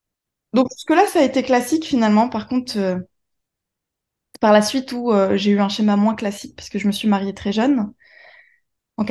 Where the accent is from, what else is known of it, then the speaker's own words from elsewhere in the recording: Calais, Hauts-de-France, France; now in Lille, France; J'ai grandi dans les Hauts-de-France, plus précisément à Calais. Et depuis quelques années, je suis installée à Lille.